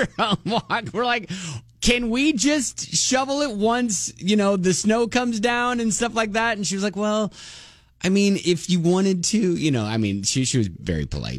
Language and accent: English; Columbus, Ohio, United States; And yeah, so I'll be rooting on Ohio State. I'm from Columbus, so that's kind of what we have to do.